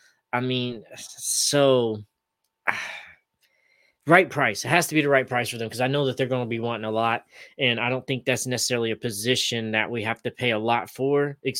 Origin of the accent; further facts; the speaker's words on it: Muskogee, Oklahoma, United States; this motherfucker is from my hometown in Muskogee, Oklahoma, as well